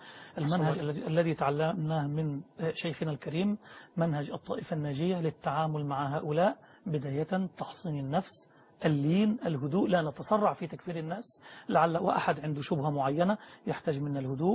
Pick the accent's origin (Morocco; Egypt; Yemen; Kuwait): Egypt